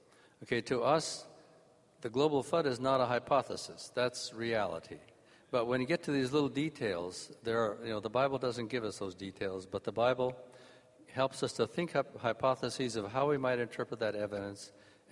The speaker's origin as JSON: {"language": "English", "town": "Loma Linda", "region": "California", "country": "United States", "said": "I'm from Loma Linda."}